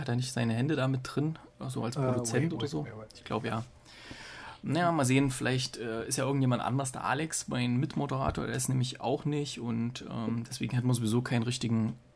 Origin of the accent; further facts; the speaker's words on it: Gera, Thuringia, Germany; Und ich war ja letzte Woche Mittwoch nochmal in meiner alten Heimatstadt Gera und dort kam der nochmal.